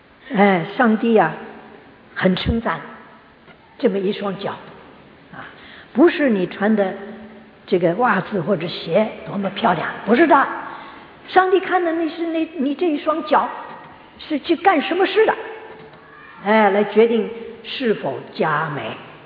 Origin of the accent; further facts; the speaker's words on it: Shanghai, China; 像我们上海话，我们见到一个老姐妹，我们说阿布是吧，称她阿布